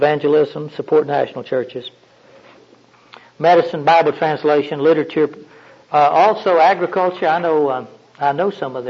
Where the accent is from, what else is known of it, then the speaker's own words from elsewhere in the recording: Florida, United States; I'm really not from Maine. My dad grew up in the cotton fields of Georgia. I was born and brought up in Florida.